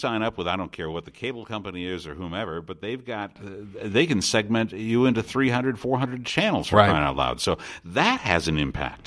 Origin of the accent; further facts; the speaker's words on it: Detroit, Michigan, United States; I'm originally from Detroit.